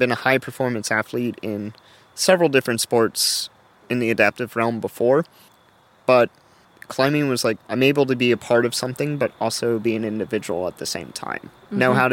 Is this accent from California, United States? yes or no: no; Maryland, United States; I'm like, I'm from Maryland.